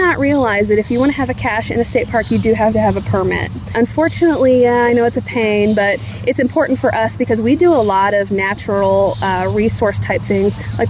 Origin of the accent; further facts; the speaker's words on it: Jefferson City, Missouri, United States; now in St. Louis, United States; I am not from St. Louis. Okay. I'm originally from Jefferson City, Missouri. Then I moved to St. Louis to work as an interpreter at Bablish State Park.